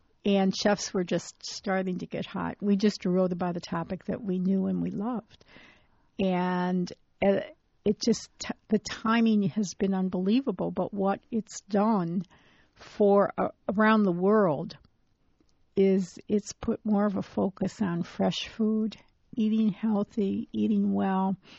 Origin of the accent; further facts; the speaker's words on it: Chicago, Illinois, United States; for me, growing up in Chicago, Antoine Pope was around